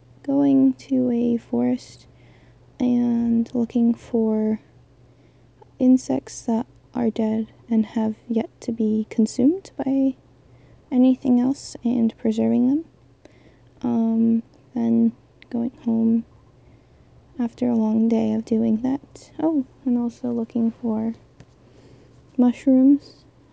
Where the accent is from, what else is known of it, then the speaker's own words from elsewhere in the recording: United States; 20 years old and I'm an American currently in college.